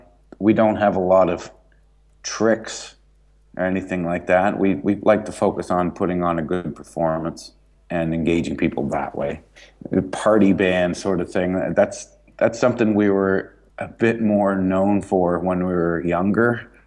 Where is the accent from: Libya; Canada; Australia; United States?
Canada; We are Canadian, so we're bringing over a chorus line of dancing mooses and some dancing beavers